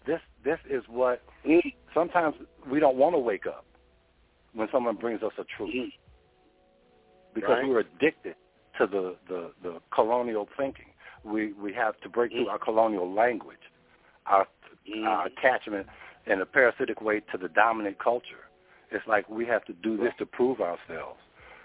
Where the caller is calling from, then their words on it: Washington, United States; The 206, the Pacific Northwest.